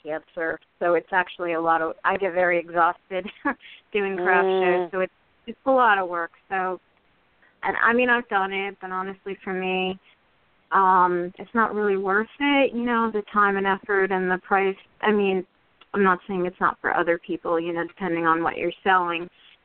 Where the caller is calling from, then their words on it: New Jersey, United States; I'm calling from New Jersey.